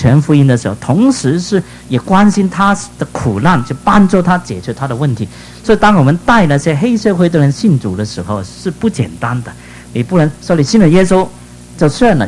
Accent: Guangdong, China; 我们讲福音啊，一天大人来听啊，讲，我们广东话叫喷口水啊，讲很多

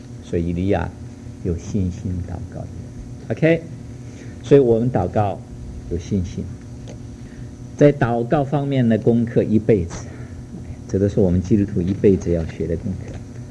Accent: China; 我在家乡大陆的时候，我遇到过那个干旱的天气。我们喝水，我是农家出生

